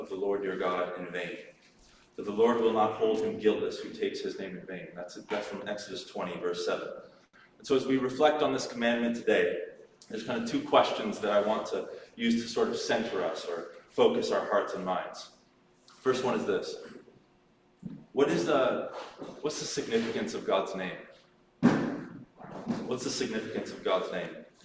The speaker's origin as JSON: {"language": "English", "country": "United States", "tie": "born or raised there", "lives_now": "Canada", "said": "I grew up in the States. I've been in Canada since 2007, so this feels so much like home."}